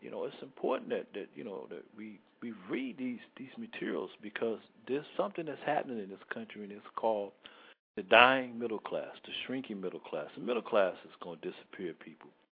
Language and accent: English; Baltimore, Maryland, United States; some stores that I'm familiar with in my hometown, in Baltimore, Maryland area.